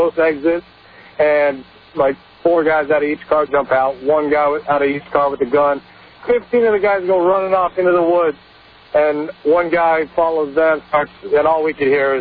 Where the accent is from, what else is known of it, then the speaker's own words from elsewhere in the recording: Oregon, United States; I was 18 years old and moved to Alaska with a buddy of mine I grew up with here in Oregon.